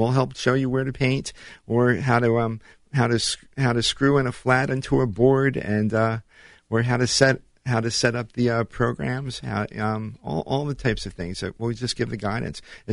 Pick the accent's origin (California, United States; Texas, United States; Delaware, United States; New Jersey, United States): New Jersey, United States; New Brunswick; I grew up outside of New York City. I grew up in New Jersey, the New Brunswick area. So it was just a short train ride into the city.